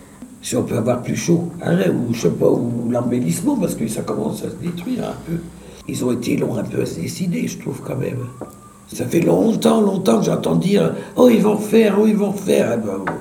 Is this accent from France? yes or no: yes; Reims, Grand Est, France; born there; je réside au quartier des Châtillons depuis 1968. Je suis né à Reims, 23-12-45.